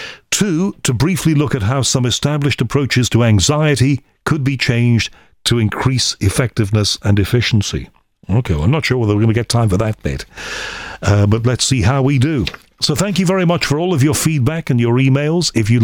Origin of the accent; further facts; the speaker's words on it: Liverpool, North West England, United Kingdom; Do you know, being a Scouser, I saw him on television and know about him, but yes.